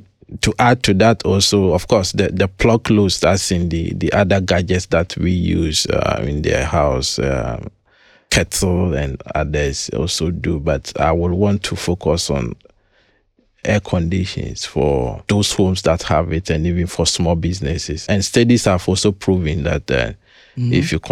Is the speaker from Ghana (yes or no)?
yes; Ghana; Typically, Ghanaian home, we wake up